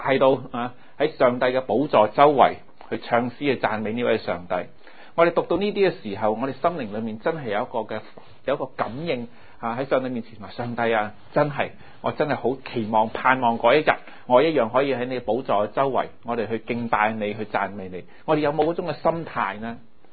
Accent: China; 即係我哋中國人有句話叫著辣無味

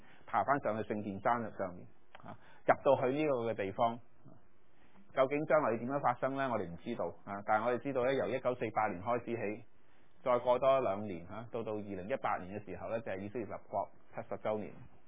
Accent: China; 咁所以咧我哋中國人係絕對唔能夠容許有任何

